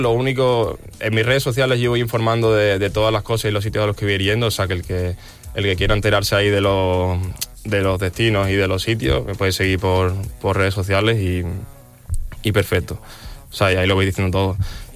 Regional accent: Espartinas, Andalusia, Spain; Soy de Espartina, de un pueblito de Sevilla, el Aljarafe.

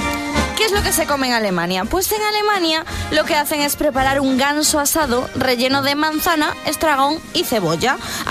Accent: Galicia, Spain; Eso en mi pueblo no pasa.

